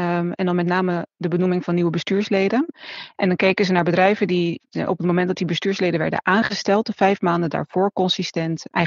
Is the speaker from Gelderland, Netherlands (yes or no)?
no; Rotterdam, South Holland, Netherlands; Ik kom van Rotterdam-Zuid. En als ik dan daar het café binnenliep waar ik werkte, nou dan ging ik gewoon zo praten, want zo praat iedereen daar.